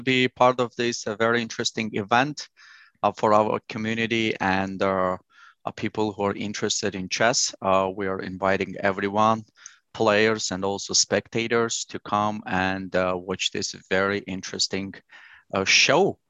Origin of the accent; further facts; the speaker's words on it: Azerbaijan; I'm originally from Azerbaijan. Azerbaijan is a very small country in Eastern Europe, and we have a big chess traditions over there.